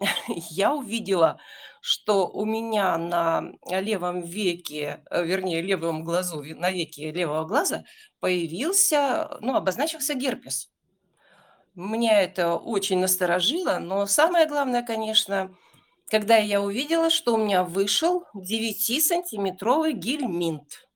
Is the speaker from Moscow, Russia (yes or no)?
no; Irkutsk, Irkutsk Oblast, Russia; я из Иркутска, мне 64 года.